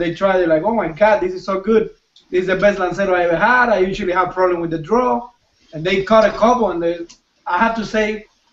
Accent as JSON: {"language": "English", "country": "Cuba", "tie": "born or raised there", "said": "I just hated growing up in Cuba."}